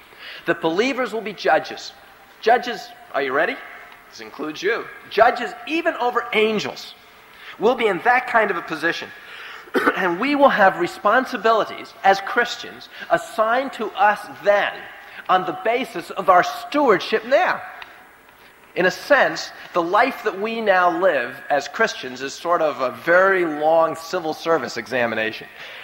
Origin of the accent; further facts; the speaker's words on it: New York, United States; as a youngster growing up outside New York City, it seems to me that almost every year we took a field trip to New York City